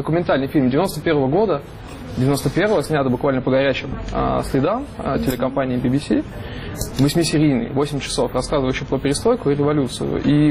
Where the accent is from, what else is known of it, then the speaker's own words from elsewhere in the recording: Siberia, Russia; Да, я тоже из Сибири.